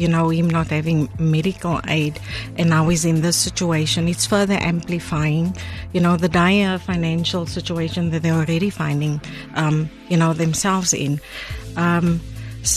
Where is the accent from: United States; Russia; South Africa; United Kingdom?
South Africa; Kroonstad, Free State; We grew up together in Breen Park, Kroonstad.